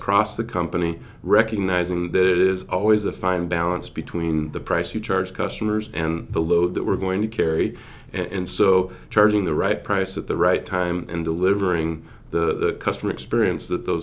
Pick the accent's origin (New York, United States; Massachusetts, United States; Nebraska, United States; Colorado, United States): Nebraska, United States; Omaha; I was born and raised in the Midwest in Omaha.